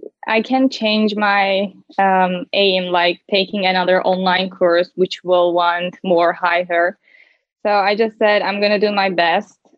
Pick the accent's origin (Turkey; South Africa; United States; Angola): Turkey; English is a second language; I am 19 years old and I'm from Turkey.